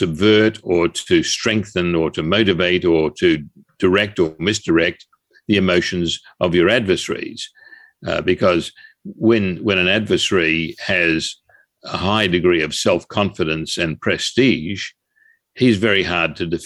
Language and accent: English; Australia; As you can tell by my accent, I'm not exactly an American, I'm Australian.